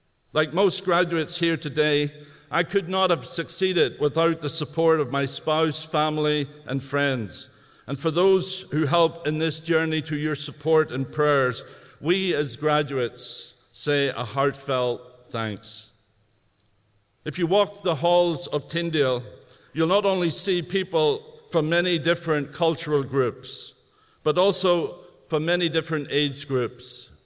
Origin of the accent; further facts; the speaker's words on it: Northern Ireland, United Kingdom; moved away as an adult; now in Canada; I was born in Northern Ireland. Growing up, I experienced the hatred that existed between Catholics and Protestants. And as a disillusioned young man of 24, I left Ireland